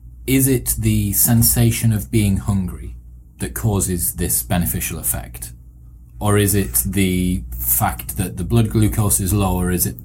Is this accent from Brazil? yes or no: no; United Kingdom; I'm British, and NADs are not what I want to be taking.